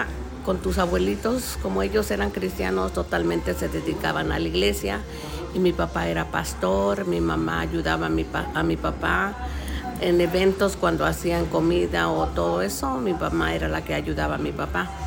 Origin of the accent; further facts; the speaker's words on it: Mexico; moved away; me vine de México. Ah. ¿Por qué me vine de México? Me vine de México porque tenía yo unos padres muy humildes y éramos muchos hermanos